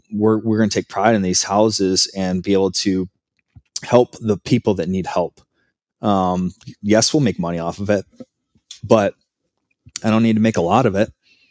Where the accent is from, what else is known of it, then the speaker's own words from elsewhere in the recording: Michigan, United States; I have a lot of really good connections in Michigan. It's my home state.